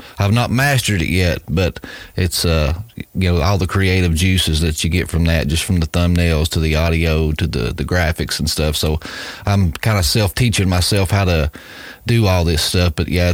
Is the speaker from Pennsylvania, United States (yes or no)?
no; Tennessee, United States; I'm from the Bible Belt, if you can't tell by my dialect here. You know, I'm from East Tennessee, but grew up in church my whole life